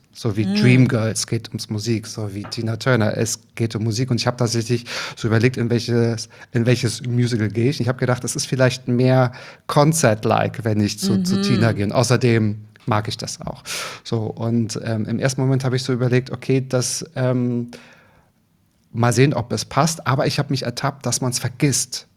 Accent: Berlin, Germany; ich komme aus Berlin.

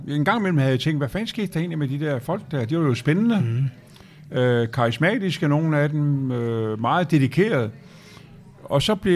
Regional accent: Thisted, North Denmark Region, Denmark; I 1971 sidder jeg i min hjemby Thisted

